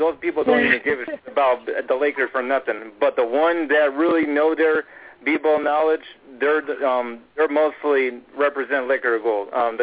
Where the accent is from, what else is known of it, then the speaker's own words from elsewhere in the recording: Connecticut, United States; moved away; I'm me coming from the East Coast. I'm originally, of course, from Connecticut, born and raised.